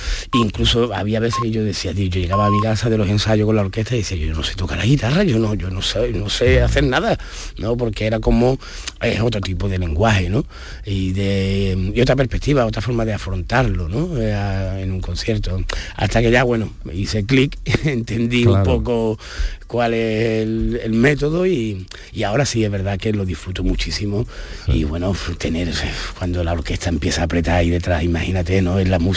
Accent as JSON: {"language": "Spanish", "town": "Estepona", "region": "Andalusia", "country": "Spain", "tie": "born or raised there", "said": "ni de Málaga, ni de Estepona, que es mi pueblo"}